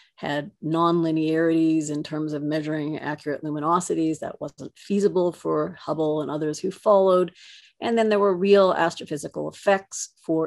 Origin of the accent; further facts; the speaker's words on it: Canada; for the opportunity to speak and to visit Canada virtually. Again, my home country. It's a pleasure to do that.